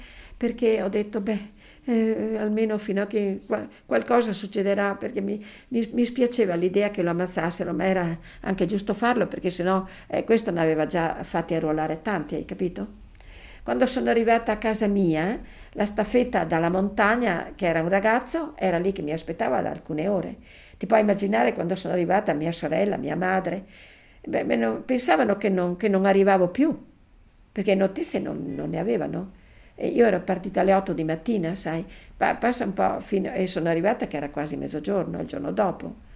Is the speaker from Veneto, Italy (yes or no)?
yes; Villa di Villa, Veneto, Italy; born there; io sono nata a Villa di Villa, perciò sono anche nata a Melno.